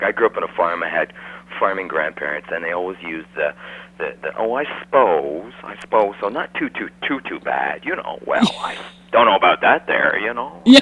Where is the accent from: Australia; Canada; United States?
Canada; well, first of all, I'm Canadian. Let's get that straight. You know, first off the bat, I'm not an American.